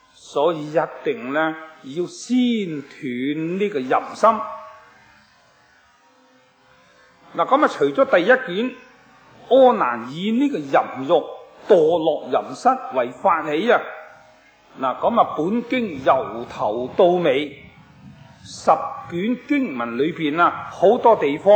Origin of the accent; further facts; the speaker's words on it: Guangdong, China; 我哋广东人话叫做和顺榄啊